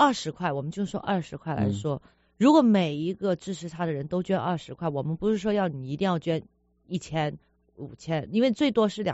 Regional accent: China; 就是哇，我们中国人很棒，很了不起啊啊。

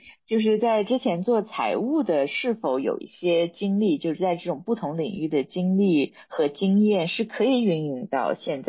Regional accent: China; now in United States; 尤其是可能我们从小在那个国内的，就是其实还年龄焦虑蛮严重的那个环境下长大，然后到这边之后

